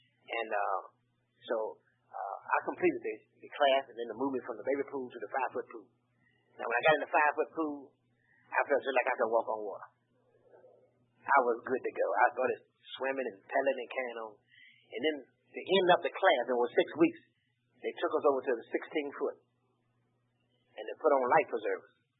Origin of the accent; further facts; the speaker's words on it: Boca Raton, Florida, United States; I grew up right here in Boca, like I said, and left here, couldn't swim a lick.